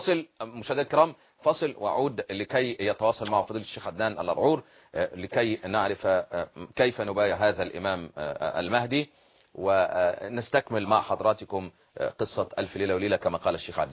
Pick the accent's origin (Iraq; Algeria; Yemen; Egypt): Egypt